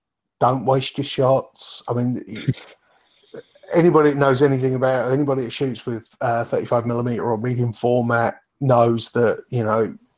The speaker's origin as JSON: {"language": "English", "town": "Bury St Edmunds", "region": "East of England", "country": "United Kingdom", "also_born_or_lived": "Thetford", "said": "because I came from Bury St. Edmunds and Thetford, small towns where, to me, nobody sat outside and had their lunch."}